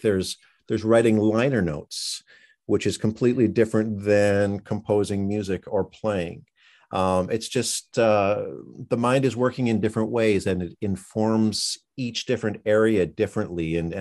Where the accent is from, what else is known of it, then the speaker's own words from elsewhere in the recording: Winnipeg, Manitoba, Canada; Winnipeg, Manitoba, Canada, which is my hometown, surprisingly. You know, I hadn't been there for a while